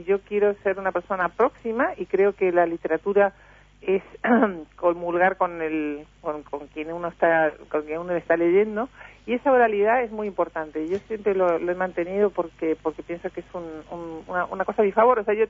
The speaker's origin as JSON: {"language": "Spanish", "country": "Uruguay", "tie": "born or raised there", "also_born_or_lived": "Spain"}